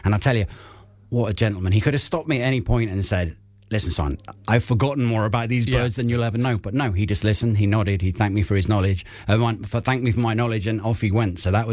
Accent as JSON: {"language": "English", "region": "England", "country": "United Kingdom", "moved": "as an adult", "lives_now": "Ireland", "said": "Yeah, I'm obviously English. I've been over in Ireland 19 years now, and it was birds that fetched me over to Ireland."}